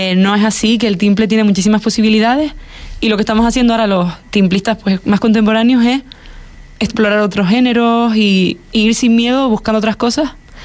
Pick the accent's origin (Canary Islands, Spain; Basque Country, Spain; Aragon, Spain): Canary Islands, Spain; al final yo soy de Fuerteventura, y ese primer tema es hablando de, es que hablo de Fuerteventura